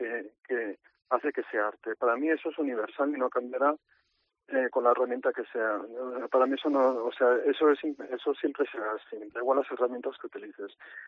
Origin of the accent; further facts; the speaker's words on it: Cantabria, Spain; moved away as an adult; Bueno, sí, soy de Cantabria, nací ahí, pero mi carrera profesional fue a estudiar a Madrid